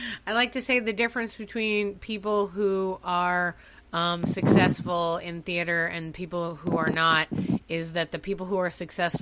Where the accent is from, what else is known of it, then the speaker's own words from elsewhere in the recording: Boston, Massachusetts, United States; I grew up in Boston, though, so a lot of Boston is about romanticizing New York.